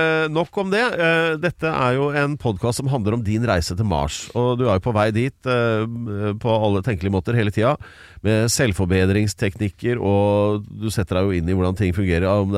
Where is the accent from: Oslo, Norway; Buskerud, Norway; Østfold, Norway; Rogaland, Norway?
Buskerud, Norway; Drammen; Jeg har vokst opp i Drammen